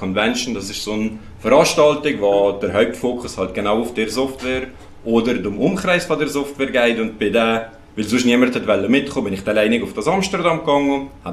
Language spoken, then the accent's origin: German; Switzerland; ah, wir sind die beiden Schweizer gut.